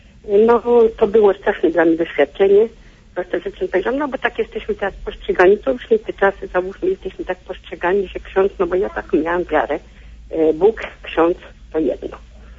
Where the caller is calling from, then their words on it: Masovian Voivodeship, Poland; Dzwonię z Mazowsza, z Opia.